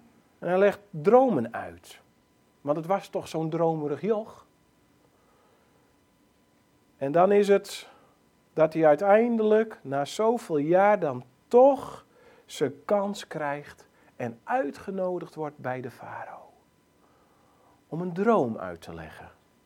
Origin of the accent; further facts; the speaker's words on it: Friesland, Netherlands; we hebben een geweldige zender bij ons in Friesland, Omroep Friesland.